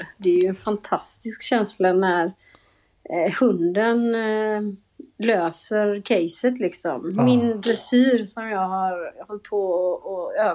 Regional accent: Gothenburg, Västra Götaland County, Sweden; Jag började faktiskt i Helsingborg ett år och sen, jag kommer ju från Göteborg, det kanske hörs.

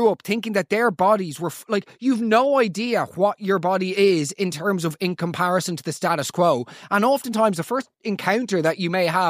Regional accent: Ireland; Growing up in Ireland as a male

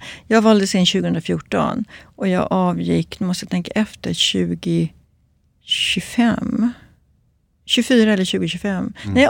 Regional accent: Stockholm, Stockholm County, Sweden; born there; jag råkade födas i Stockholm i en familj som så liksom såg till att jag började plugga på universitetet.

